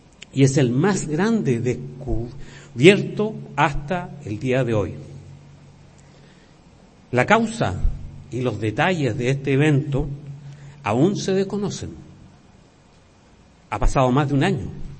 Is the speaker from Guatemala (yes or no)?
no; Chile; En Chile, el país de donde vengo